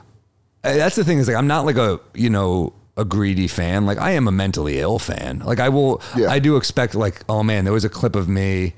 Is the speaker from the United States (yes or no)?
yes; New York, United States; Like, I'll put it this way. Like, I'm a New Yorker.